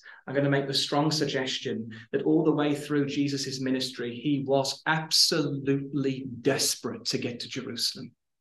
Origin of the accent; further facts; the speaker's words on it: United Kingdom; the problem with being British, brothers and sisters, is that we're British, right? And quite often we struggle with emotion.